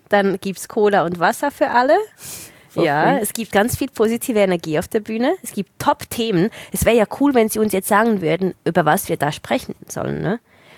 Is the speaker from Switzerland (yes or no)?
yes; Switzerland; Ich bin Schweizerin